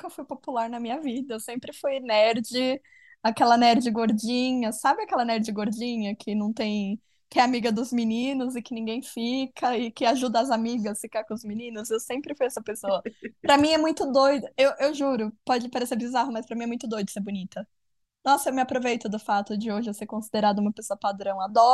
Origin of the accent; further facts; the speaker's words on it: São Paulo, Brazil; E eu sou de São Paulo